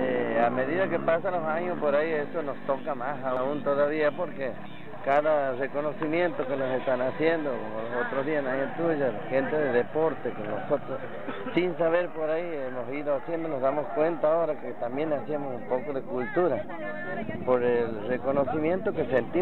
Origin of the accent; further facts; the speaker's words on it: Colonia Dora, Santiago del Estero, Argentina; la gente de aquí, de Colonia Dora, no te olvides que yo aquí era lo mismo que este es mi pueblo